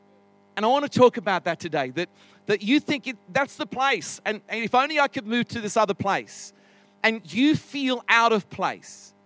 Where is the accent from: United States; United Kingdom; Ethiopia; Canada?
United Kingdom; England; born there; also born or lived in Australia; my parents born in England, and yet I lived like half of my life in Australia. So people say, are you British? I was born in England.